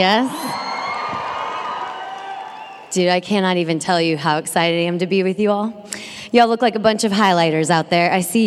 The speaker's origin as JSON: {"language": "English", "town": "Atchison", "region": "Kansas", "country": "United States", "said": "I'm from Atchison, Kansas. Anybody from Kansas here?"}